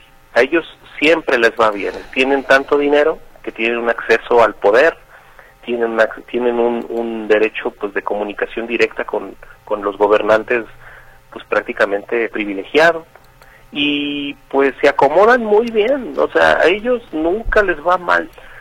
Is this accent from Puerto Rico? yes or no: no; Mexico; todos somos mexicanos, todos estamos aquí